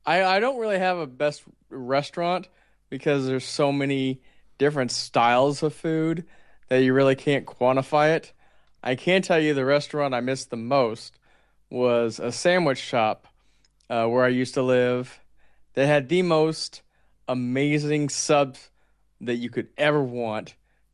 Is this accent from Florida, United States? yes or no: no; Indiana, United States; I think it's just because I grew up in Indiana, and Indiana is a big German population from early immigration in the 1800s.